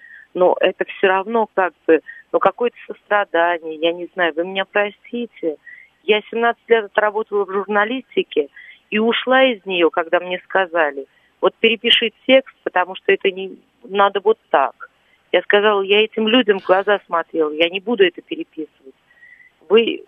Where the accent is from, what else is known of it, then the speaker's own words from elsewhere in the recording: Moscow, Russia; но я москвичка, к сожалению или к счастью.